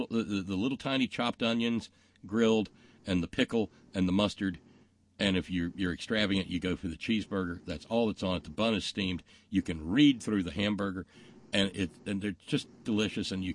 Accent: the South, United States; Well, see, I'm a Southerner, so I'll sub in crystals for your White Castles.

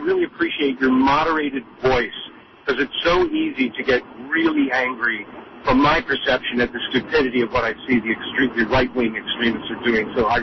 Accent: Philadelphia, Pennsylvania, United States; I'm from Philadelphia, although I live in California.

